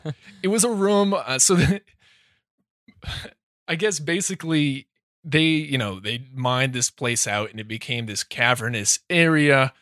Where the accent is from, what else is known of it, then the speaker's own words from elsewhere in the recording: New Hampshire, United States; And I can say that because I'm from New Hampshire, and we should be ashamed of our lack of diversity there.